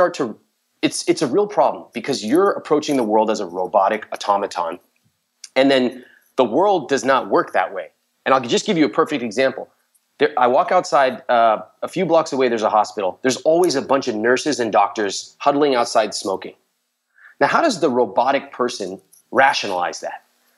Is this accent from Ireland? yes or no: no; India; growing up as an Indian guy, you're not really taught about the emotional side. It's like a very stoic kind of way to grow up.